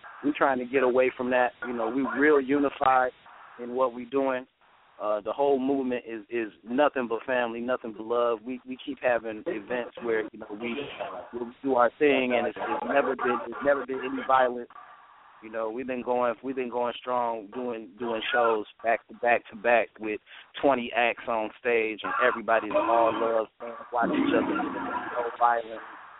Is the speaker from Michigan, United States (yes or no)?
yes; Detroit, Michigan, United States; now in Lansing, United States; You know, I'm up here in Lansing, Michigan right now. I'm from Detroit, you know, Southern Mile area.